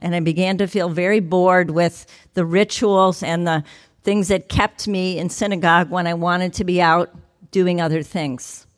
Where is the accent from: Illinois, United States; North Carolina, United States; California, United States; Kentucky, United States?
Illinois, United States; Chicago; I grew up in the Chicago area as a young Jewish girl.